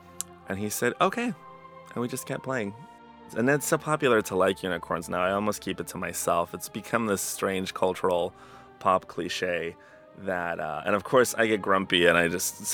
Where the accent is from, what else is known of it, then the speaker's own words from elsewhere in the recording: Mexico; now in Albany, United States; So we came here, somehow ended up living in Albany. So that's kind of where I grew up after growing up in Mexico.